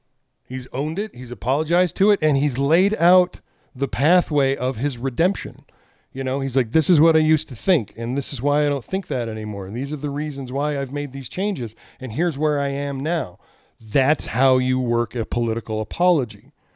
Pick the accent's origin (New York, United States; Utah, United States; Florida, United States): Utah, United States; I'm from Utah. I'm a Utah Democrat, no matter how much I hate saying